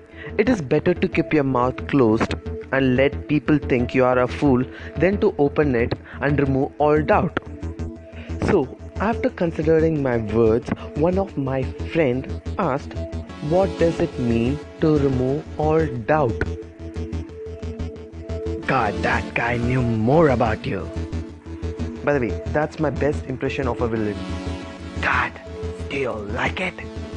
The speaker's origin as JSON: {"language": "English", "country": "India", "accent": "Indian", "said": "So in case we are making fun of my Indian accent, which most of you guys did on YouTube, remember this. India is running the software of tomorrow on the hardware of yesterday."}